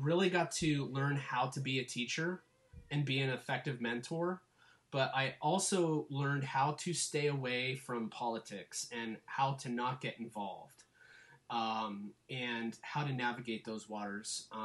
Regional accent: Edinburgh, Scotland, United Kingdom; Well, see, I grew up in the Edinburgh area, so I naturally had a good rapport with the students.

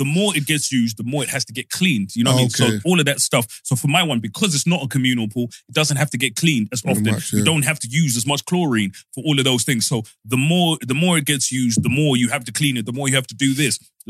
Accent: Zimbabwe; Growing up in Zimbabwe, for me, like, every school I went to, so again, I went private school most of my life

